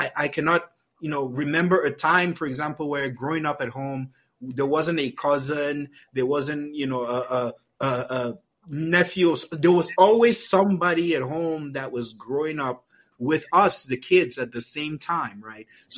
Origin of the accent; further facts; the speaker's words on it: Cameroon; growing up in Cameroon was magical, I would say.